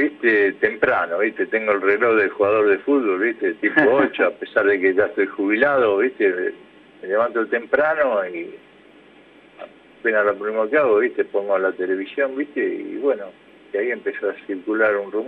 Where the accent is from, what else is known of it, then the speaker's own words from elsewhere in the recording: Buenos Aires, Argentina; born there; donde yo nací allá en Palermo Viejo, viste, en Capital.